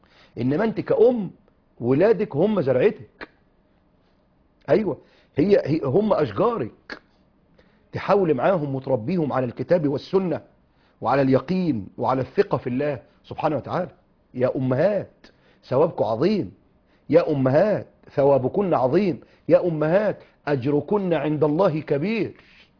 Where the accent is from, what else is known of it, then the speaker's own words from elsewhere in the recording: Egypt; لنا كمصريين